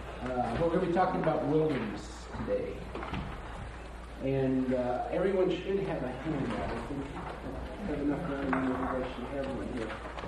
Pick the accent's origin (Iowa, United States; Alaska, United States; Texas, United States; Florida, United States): Iowa, United States; Waverly; from Waverly, Iowa